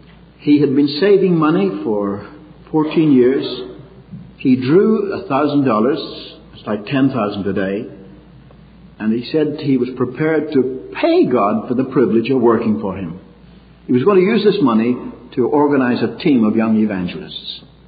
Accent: Ireland; when I was a lad growing up in Ireland

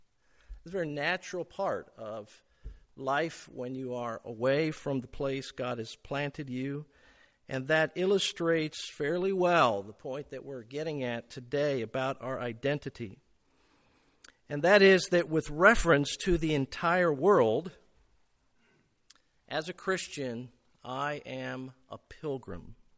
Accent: Puerto Rico; Reminded me a lot of the food I grew up eating in Puerto Rico.

